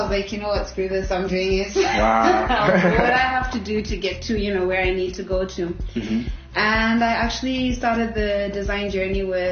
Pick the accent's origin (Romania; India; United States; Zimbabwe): Zimbabwe; Harare; now in Bulawayo, Zimbabwe; Okay, so I come from Zimbabwe. Mm-hmm. I grew up in Harare.